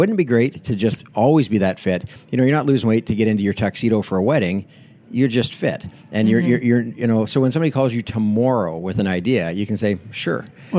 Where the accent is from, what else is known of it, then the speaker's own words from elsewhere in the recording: Canada; I'm a Canadian.